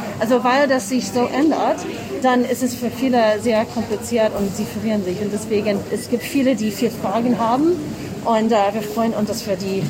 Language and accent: German; Massachusetts, United States; German is a second language; now in Munich, Germany; Ich komme ursprünglich aus den USA, aus Massachusetts.